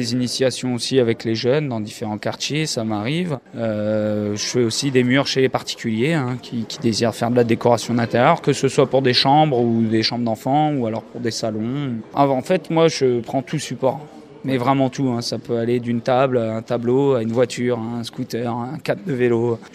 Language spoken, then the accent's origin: French; Compiègne, Hauts-de-France, France; c'est ma ville natale, Compiègne. Moi, je suis né ici, j'habite encore ici à Compiègne.